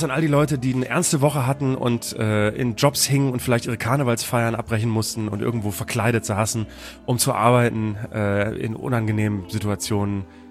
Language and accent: German; Frankfurt, Hesse, Germany; Naja, so sind wir Frankfurter manchmal.